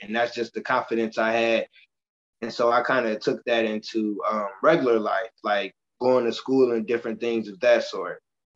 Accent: Michigan City, Indiana, United States; So we play against this team called Valparaiso High School. I'm from Michigan City, Indiana.

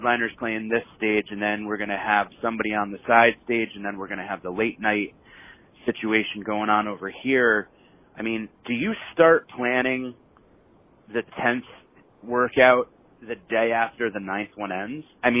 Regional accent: Connecticut, United States; So luckily in my life, I grew up in Connecticut, so I had Gathering of the Vibes.

